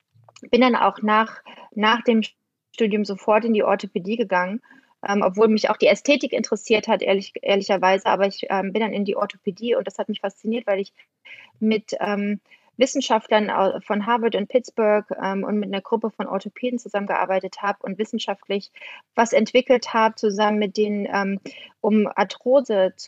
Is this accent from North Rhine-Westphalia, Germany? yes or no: no; Thuringia, Germany; ich bin in Thüringen groß geworden. Ich bin eigentlich als Tomboy, nicht kleines Mädchen, eher als kleiner Junge, auf den Bäumen, den Thüringer Bäumen und Wäldern groß geworden